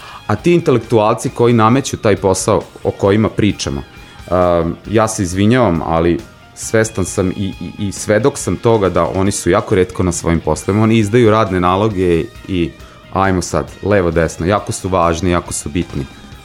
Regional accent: Zrenjanin, Vojvodina, Serbia; ja sam iz Zrenjanina.

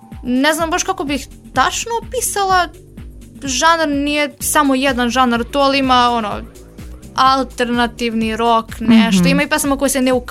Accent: Negotin, Southern and Eastern Serbia, Serbia; now in Novi Sad, Serbia; studentkinja Pravnog fakulteta ovde u Novom Sadu. Inače sam iz Negotina

